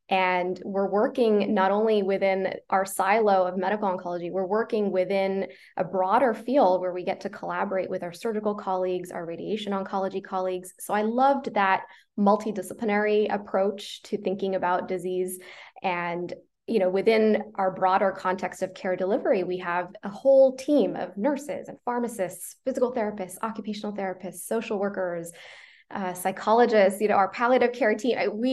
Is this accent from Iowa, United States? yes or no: yes; Iowa, United States; Yes, I grew up in Iowa. I went to the University of Iowa for undergrad and medical school